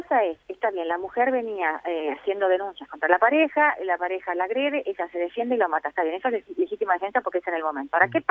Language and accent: Spanish; Uruguay; ciudadanos somos todos, uruguayos somos todos